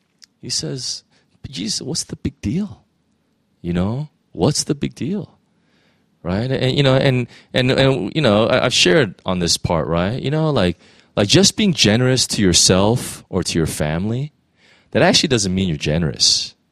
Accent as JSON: {"language": "English", "country": "United States", "said": "I mean, we have, especially as an American, I have such a sense of justice."}